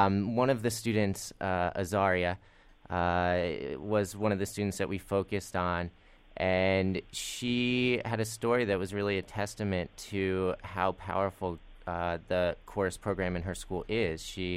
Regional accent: New Jersey, United States; in New Jersey at the New Jersey International Film Festival, mm-hmm. which I'm very excited to do, my home state.

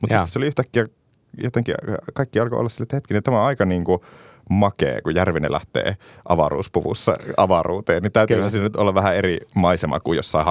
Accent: Ristijärvi, Kainuu, Finland; Mä oon Kainuusta Ristijärveltä kotosi

